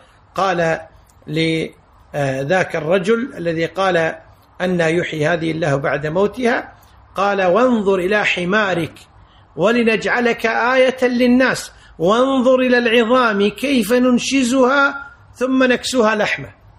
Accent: Kuwait

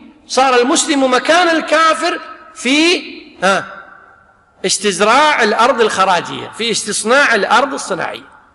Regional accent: Kuwait; مثل عندنا في الكويت الآن يعطون مزارع لبعض الناس في مقابل ماذا؟

